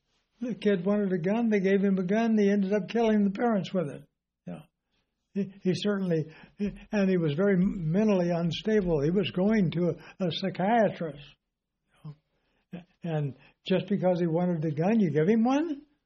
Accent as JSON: {"language": "English", "region": "California", "country": "United States", "tie": "born or raised there", "said": "I've lived lots of places in my life, from growing up in Southern California to then going into the military when I was 18 years old during the Korean War"}